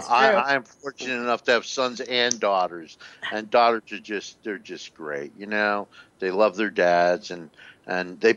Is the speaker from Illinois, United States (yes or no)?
no; New Jersey, United States; I mean, I grew up in North New Jersey, and we had several brewers